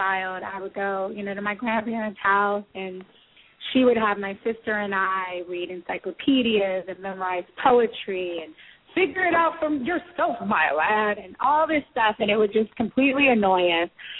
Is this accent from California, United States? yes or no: yes; Los Angeles, California, United States; My father is from Haiti, so my last name is French. I was raised in Los Angeles, in the entertainment industry.